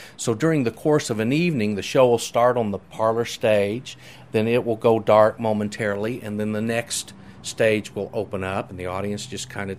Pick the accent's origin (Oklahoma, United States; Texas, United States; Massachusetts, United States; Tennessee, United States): Oklahoma, United States; Tulsa; No, I'm from Tulsa.